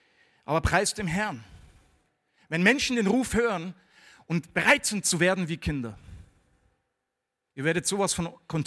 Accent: Germany; also born or lived in South Africa; Das kann man leicht sagen, wenn man aus Südafrika kommt und da schon 17 Jahre war. Aber ich bin ja auch ein Deutscher.

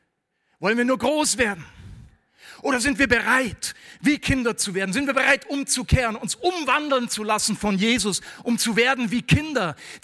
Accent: Germany; also born or lived in South Africa; Das kann man leicht sagen, wenn man aus Südafrika kommt und da schon 17 Jahre war. Aber ich bin ja auch ein Deutscher.

